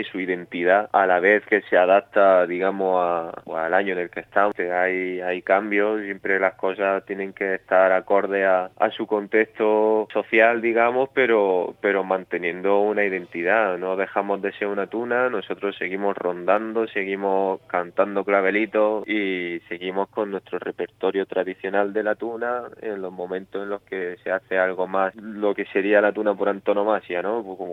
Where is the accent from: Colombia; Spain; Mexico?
Spain; Almuñécar, Andalusia; somos de Almuñécar, pues queríamos aprovechar para hacerlo aquí